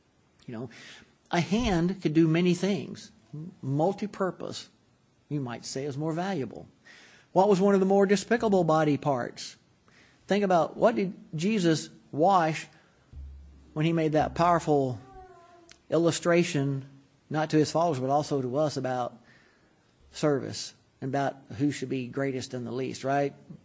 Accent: Texas, United States; I'm from Texas.

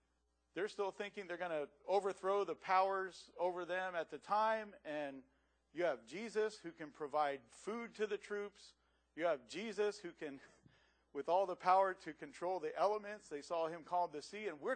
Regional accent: United States; I was raised in the United States, and I'm consider myself patriotic

